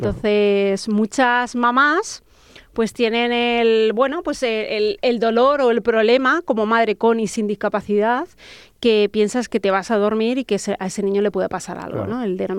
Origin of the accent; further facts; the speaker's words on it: Almagro, Castilla-La Mancha, Spain; hice la presentación del libro en Almagro, en mi pueblo querido